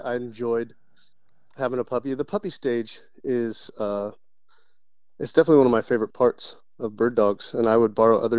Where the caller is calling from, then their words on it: Jacksonville, North Carolina, United States; Jacksonville, North Carolina.